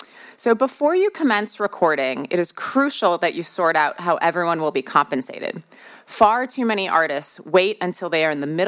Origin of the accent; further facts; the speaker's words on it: Midwest, United States; accent: Midwestern American; That's my Midwestern accent. Sorry, Midwestern American.